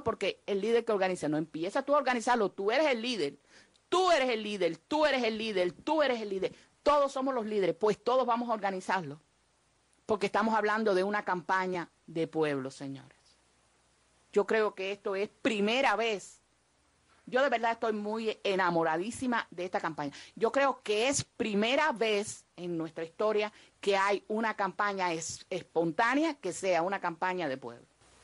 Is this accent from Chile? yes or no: no; Cuba; la necesidad que tenemos como cubanos